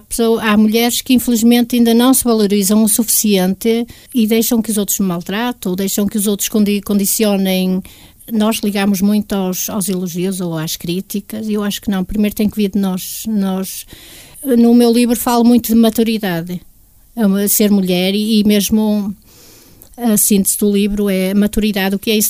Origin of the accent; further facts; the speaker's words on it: Galegos São Martinho, Braga, Portugal; e eu sou de Galego São Martinho.